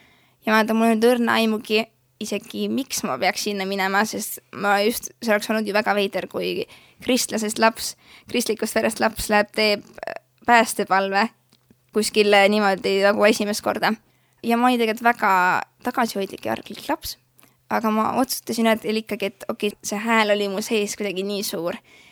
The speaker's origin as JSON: {"language": "Estonian", "town": "Rakvere", "region": "Lääne-Viru County", "country": "Estonia", "tie": "born or raised there", "said": "enne siis Rakvere Karmeli koguduse ehitamist elasime väga mitu aastat just selle koguduse kohal väikses korteris. Nii et olen täpselt üles kasvanud"}